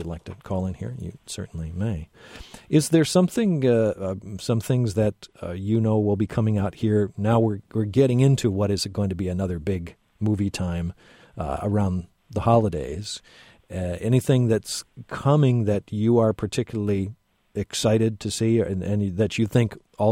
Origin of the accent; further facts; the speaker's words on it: Chicago, Illinois, United States; when I grew up in the Chicago area and grew up watching WGN